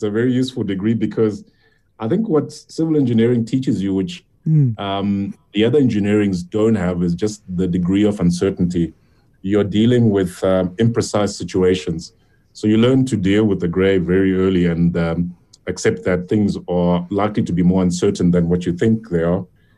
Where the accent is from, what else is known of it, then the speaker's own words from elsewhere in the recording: Harare, Zimbabwe; moved away as an adult; now in Cape Town, South Africa; Yes, I was born in Zimbabwe. I was born in Harare, actually. And, you know, pretty much did my primary and high school, you know, education there. But came to Cape Town in the very, very early 90s